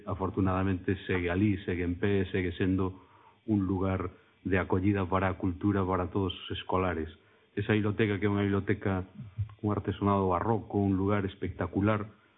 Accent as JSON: {"language": "Galician", "town": "Celanova", "region": "Galicia", "country": "Spain", "tie": "born or raised there", "said": "Eu veño de Celanova, eu son nacín en Celanova, e aínda por riba nacín na rúa na que tamén naceu Curros, dúas casas máis abaixo de onde naceu Curros"}